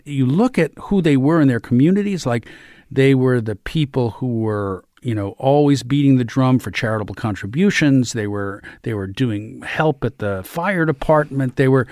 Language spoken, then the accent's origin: English; Cambridge, Massachusetts, United States; I grew up on the East Coast. I grew up kind of in the Boston area, and then.